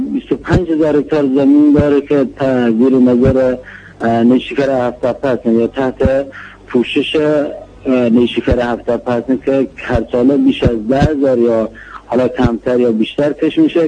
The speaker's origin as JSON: {"language": "Persian", "region": "Khuzestan", "country": "Iran", "said": "به عنوان یک کارگر، به عنوان یک خوزستانی شاغل در نیشکر هفت‌تپه."}